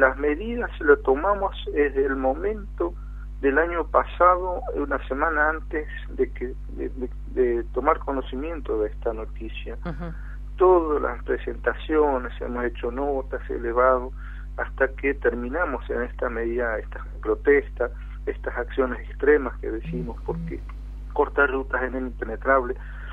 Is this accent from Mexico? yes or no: no; Buenos Aires, Argentina; Nosotros, los que somos de Nueva Pompeya